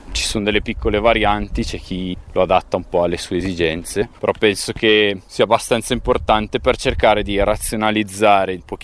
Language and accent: Italian; Bergamo, Lombardy, Italy; now in Valtellina, Italy; Sono bergamasco, dopo gli studi e aver fatto un po' di esperienza in giro, ho avuto la possibilità casualmente di venire a lavorare qui in Valtellina come operaio di campagna.